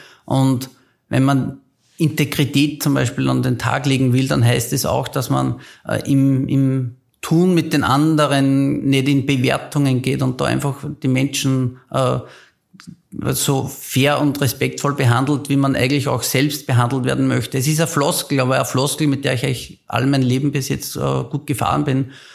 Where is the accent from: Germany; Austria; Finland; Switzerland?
Austria; Linz, Upper Austria; Ich bin in Linz aufgewachsen